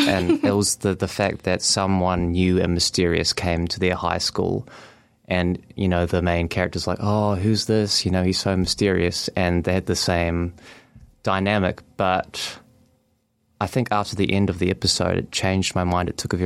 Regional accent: Dunedin, Otago, New Zealand; I'm from Dunedin, born and raised

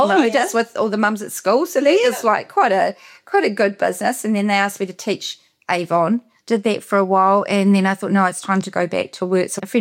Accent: Christchurch, Canterbury, New Zealand; because I come from Christchurch

